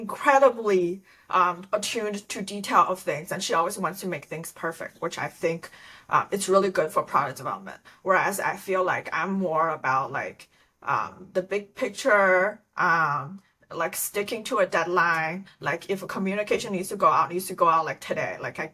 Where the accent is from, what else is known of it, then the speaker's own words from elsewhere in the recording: Maryland, United States; I'm actually from Maryland, so it's good